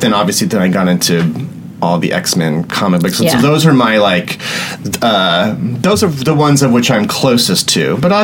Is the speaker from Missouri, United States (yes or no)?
yes; Missouri, United States; born there; I'm not from New York. I was born in Missouri.